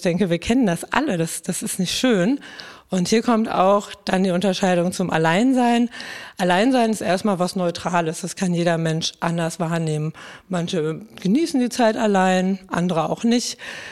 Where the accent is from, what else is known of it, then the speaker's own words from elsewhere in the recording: Dortmund, North Rhine-Westphalia, Germany; ich komme aus Dortmund, bin 35 Jahre alt